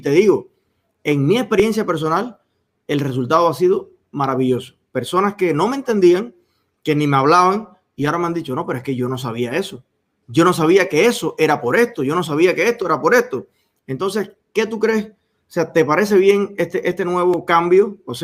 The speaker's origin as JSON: {"language": "Spanish", "country": "Cuba", "said": "me siento como cubano, como joven, como exiliado"}